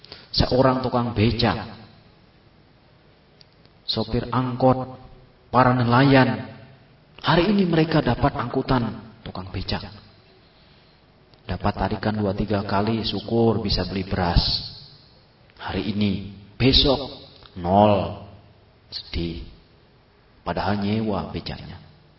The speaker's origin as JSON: {"language": "Indonesian", "town": "Makassar", "region": "South Sulawesi", "country": "Indonesia", "said": "karena saya dari Makassar, tugas di sana."}